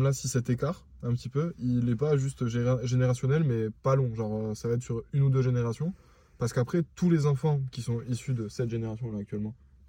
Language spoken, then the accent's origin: French; France; on est français